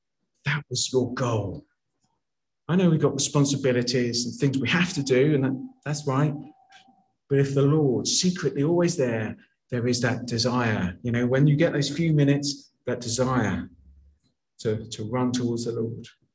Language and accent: English; England, United Kingdom; You know, I mean, as English as we are, you know, we're not sitting on the pitch thinking about past defeats and past victories.